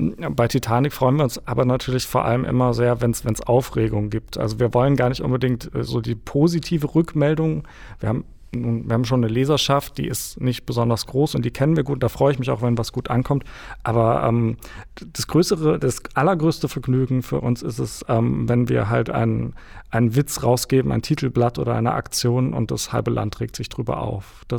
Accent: Bavaria, Germany; Und sonst bin ich bei München groß geworden

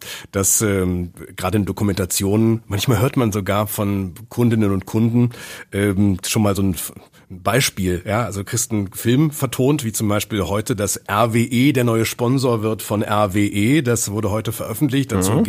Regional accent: Münster, North Rhine-Westphalia, Germany; Ich bin in Münsterland aufgewachsen, in Münster aufgewachsen.

